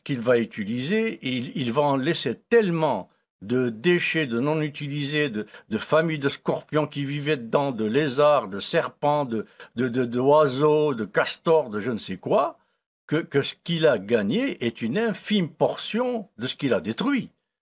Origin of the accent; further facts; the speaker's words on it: Algeria; born there; je suis né en Algérie en 1944